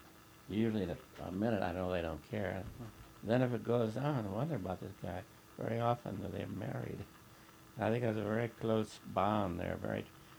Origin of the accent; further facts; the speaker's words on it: Perrysburg, Ohio, United States; it was just like the town I grew up in Perrysburg, Ohio. It was set out the same way, the trees and sidewalk and the frame houses.